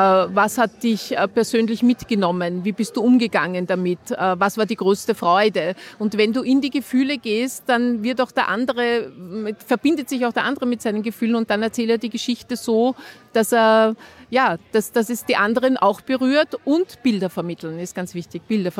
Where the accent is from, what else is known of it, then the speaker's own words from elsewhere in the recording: Vienna, Austria; Ich bin aus Wien.